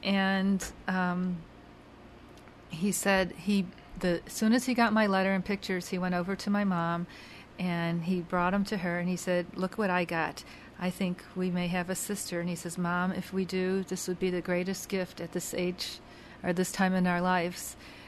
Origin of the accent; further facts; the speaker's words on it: Chicago, Illinois, United States; born there; I told my little story that I was born in Chicago, I didn't know where, and I had a name, but I didn't know anything about where I was from.